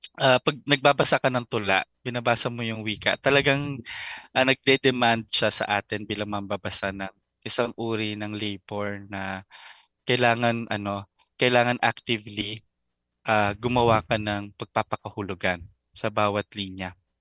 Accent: Olongapo, Central Luzon, Philippines; in a way, lumaki naman ako sa syudad kasi lumaki ako sa Olongga po dati. Pero hindi sa Maynila, baga.

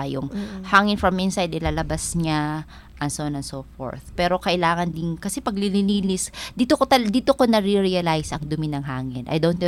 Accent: Eastern Visayas, Philippines; ako po ay taga Northern Samar, laking tabing ng dagat.

